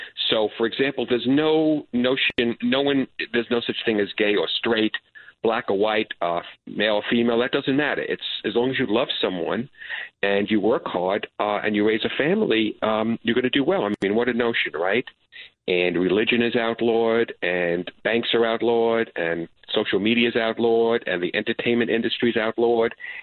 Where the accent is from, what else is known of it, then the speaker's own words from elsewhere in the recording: Bronx, New York, United States; I grew up in the shadow of Yankee Stadium. You can tell from my accent.